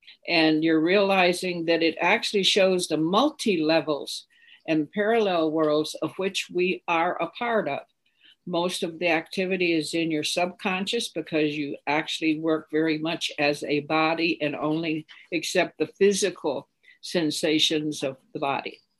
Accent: Arizona, United States; And one of them here in my home state, in fact, of Arizona.

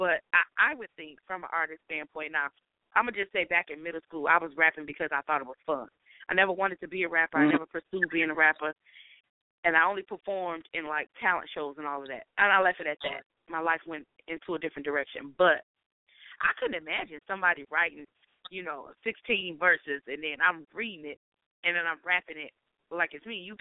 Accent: Midwest, United States; I'm definitely from the Midwest, and I've been in New York too.

